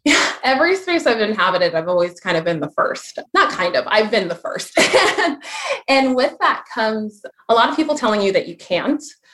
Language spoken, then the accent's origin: English; Nigeria; but I'm super competitive, and I'm Nigerian. We are cocky. We are tough.